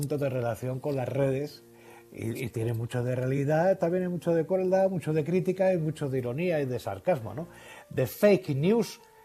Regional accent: Spain; somos españoles y hemos demostrado cuál es nuestro nivel de responsabilidad, de solidaridad

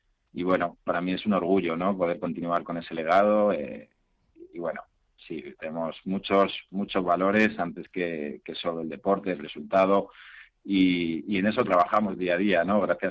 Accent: Madrid, Community of Madrid, Spain; somos de Carabanchel, ¿no?, que todos conocemos Carabanchel, de San Isidro justo

